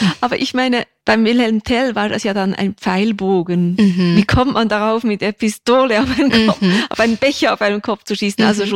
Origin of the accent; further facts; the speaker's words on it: Switzerland; weil ich bin ja Schweizerin.